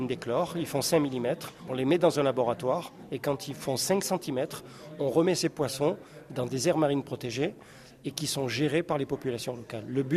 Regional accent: France; moved away as an adult; now in Philippines; Aujourd'hui, je suis français aux Philippines et je finirai ma vie aux Philippines, en Asie.

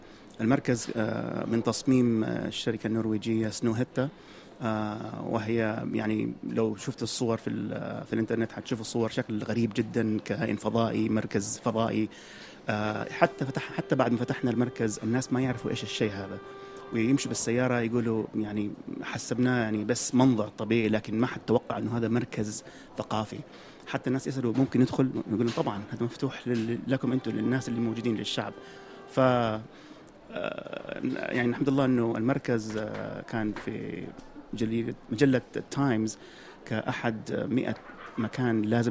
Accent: Saudi Arabia; فنبغى نوري العالم أنه إحنا كسعوديين كنقدر نسوي أفلام سعودية مع العرب وتكون عالمية

